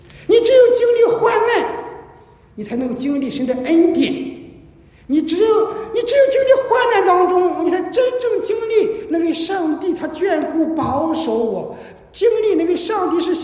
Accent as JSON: {"language": "Chinese", "country": "China", "lives_now": "Canada", "said": "可能是我们中国人的神那个天等等"}